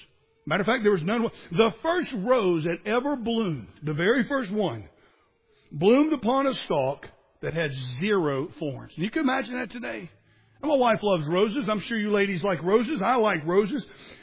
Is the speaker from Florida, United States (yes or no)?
yes; Florida, United States; I grew up in Southwest Florida. We had these things called sand spurs there.